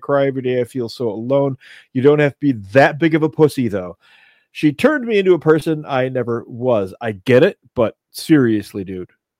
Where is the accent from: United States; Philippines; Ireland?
Ireland; Because I'm Irish and we're prone to break out into song.